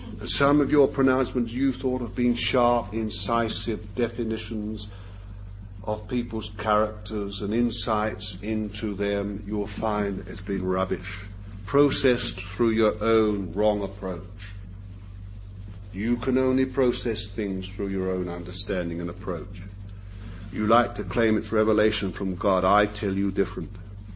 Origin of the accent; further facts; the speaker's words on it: London, United Kingdom; born there; Sorry, I'm not a country bumpkin. I was born in London.